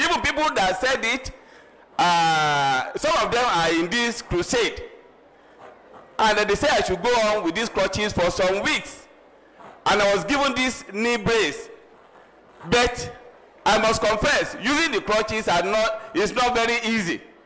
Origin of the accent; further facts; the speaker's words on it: Ile-Ife, Osun, Nigeria; I'm from Hospital District, Ile-Ife.